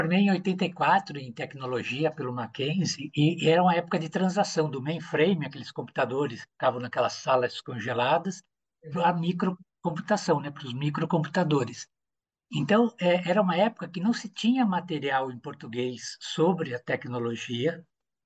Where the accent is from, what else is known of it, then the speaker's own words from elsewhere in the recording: São Paulo, Brazil; Eu sou paulistano, nascido no dia 7 de setembro na maternidade de São Paulo. Mais paulistano que eu, impossível.